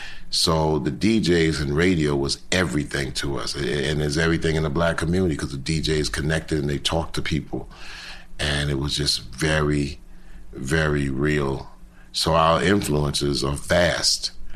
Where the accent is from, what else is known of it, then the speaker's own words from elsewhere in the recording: New York City, New York, United States; So we grew up in New York in the 60s and 70s, from 0 to 15.